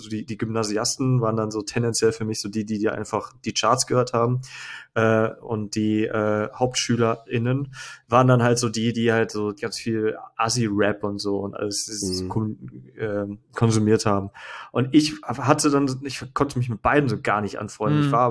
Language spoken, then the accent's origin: German; North Rhine-Westphalia, Germany; Ich bin ja groß geworden am Niederrhein in einem relativ katholischen Ort.